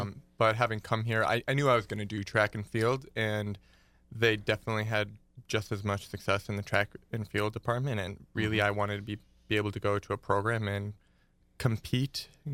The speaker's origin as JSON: {"language": "English", "town": "Wisconsin Rapids", "region": "Wisconsin", "country": "United States", "tie": "born or raised there", "said": "So I'm actually from Wisconsin. I grew up central Wisconsin, went to high school in Wisconsin Rapids."}